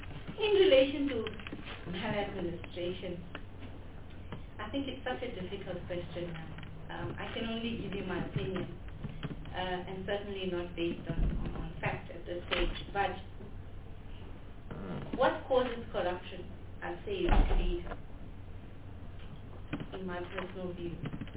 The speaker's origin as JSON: {"language": "English", "country": "South Africa", "said": "and to ensure that we're proud as a South African of what we've produced."}